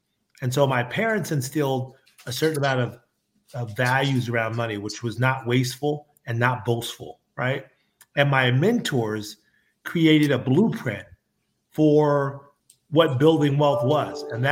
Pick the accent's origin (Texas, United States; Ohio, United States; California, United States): California, United States; Seaside; also born or lived in Carmel; I'm actually born south of Oakland in a little town called Carmel and raised in a little town called Seaside right outside of Carmel.